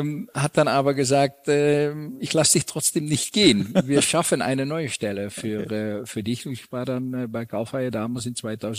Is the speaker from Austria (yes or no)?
no; Netherlands; German is a second language; Wie du schon sagtest, ich komme aus Holland